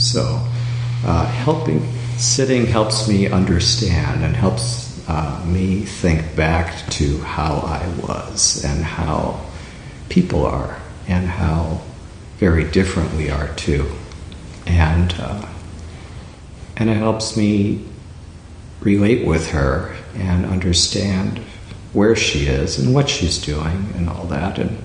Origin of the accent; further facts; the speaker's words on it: Italy; moved away; I grew up in an Italian household. We came from Italy, the four of us, many years ago.